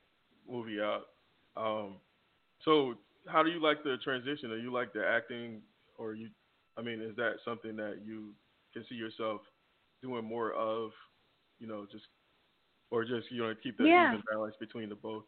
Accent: Haines City, Florida, United States; She's from my hometown. Oh, nice. Yeah, and it's a very small town, so she's a big deal to everybody back at home. Yeah, very big deal, Polk County, Haines City.

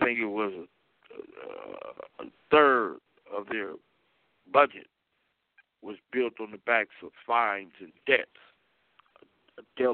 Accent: United States; born there; English is a second language; I'm an African that happened to be born in America. English is not my native language. It's not. It's definitely not my mother tongue.

